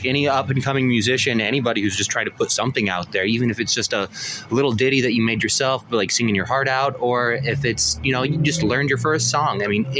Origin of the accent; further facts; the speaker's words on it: Oregon, United States; No, I'm actually from Southern Oregon. I did a little bit of gigging down there, and I'm just trying to get on the scene.